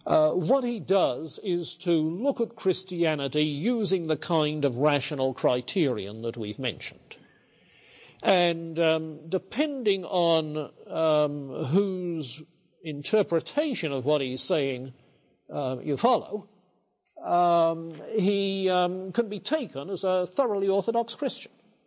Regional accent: Dover, South East England, United Kingdom; I grew up in Dover on the southeast corner of England, in a Baptist family.

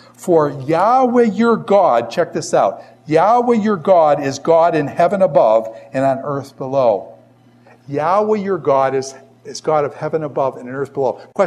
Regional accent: Boston, Massachusetts, United States; Do you know that I'm from Boston when I say idea, right?

